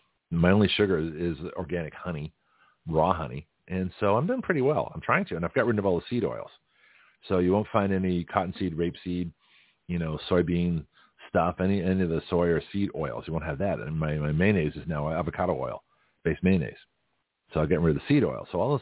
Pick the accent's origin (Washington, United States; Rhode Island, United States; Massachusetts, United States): Massachusetts, United States; Boston; also born or lived in San Francisco; I grew up around Boston and San Francisco.